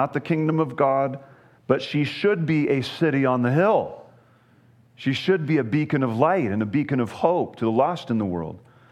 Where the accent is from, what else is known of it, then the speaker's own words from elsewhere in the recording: Idaho, United States; now in Montana, United States; I mean, I was raised in Idaho, right?